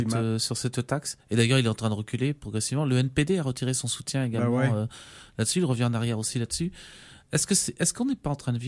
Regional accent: France; moi, je suis français

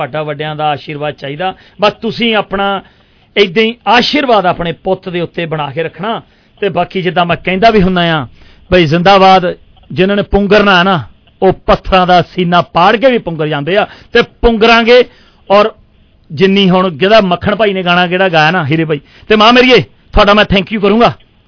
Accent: Punjab, India; ਅਸੀਂ ਇੱਕੋ ਗ੍ਰਾਂ ਦੇ ਹਾਂ, ਇੱਕੋ ਸਾਡਾ ਏਰੀਆ, ਤੇ ਅਸੀਂ ਦੁਆਬੇ ਨੂੰ ਬਿਲੋਂਗ ਕਰਦੇ ਹਾਂ ਦੋਵੇਂ ਭਾਈ

